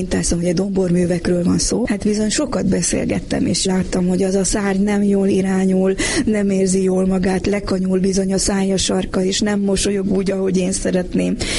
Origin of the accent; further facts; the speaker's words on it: Corund, Harghita, Romania; now in Budapest, Hungary; Budapesten élek, soha nem mulasztom el, hogy együtt töltsem édeszüleimmel a karácsonyt. Legtöbb esetben én utazom haza korondra, a szülőföldemre